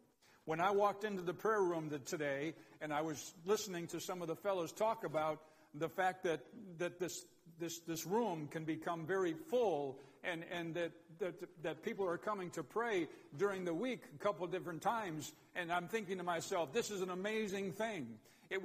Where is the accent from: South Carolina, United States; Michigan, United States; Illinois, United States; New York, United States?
Illinois, United States; Chicago; Well, I'm from Chicago.